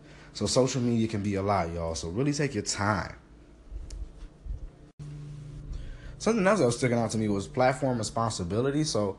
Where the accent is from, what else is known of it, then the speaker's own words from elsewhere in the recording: Detroit, Michigan, United States; I live in Detroit, so I'm from Detroit.